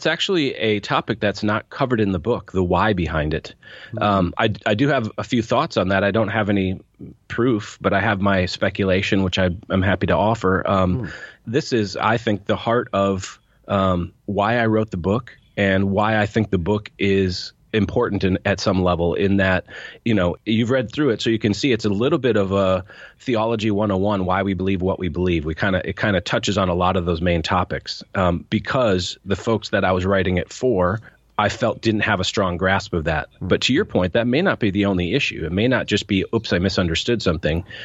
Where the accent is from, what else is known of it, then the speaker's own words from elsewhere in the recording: Minnesota, United States; But no, I was raised in actually in Minnesota, which is in the northern United States, in very Scandinavian background.